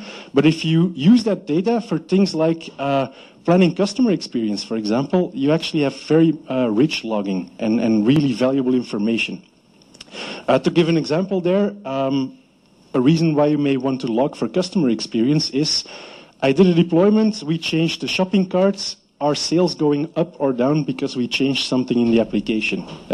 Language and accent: English; Belgium; I came from Belgium.